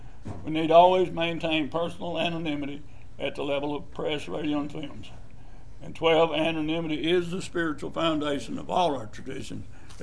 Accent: Alabama, United States; I'm an Alabama drunk and a Georgia alcoholic. And like I said, I'm from Alabama

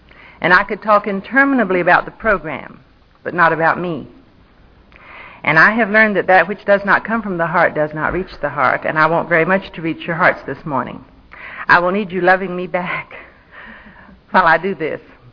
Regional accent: Pensacola, Florida, United States; moved away as an adult; also born or lived in Jacksonville; now in Texas, United States; I grew up in Florida, in Jacksonville until I was 10, and then in Pensacola until I married. The first state I ever saw after Florida was Georgia, of course, because it was closest.

